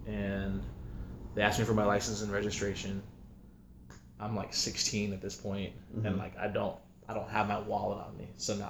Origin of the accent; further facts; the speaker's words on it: Cincinnati, Ohio, United States; So I grew up in Cincinnati, and I went to a really like wealthy high school, Cincinnati Country Day.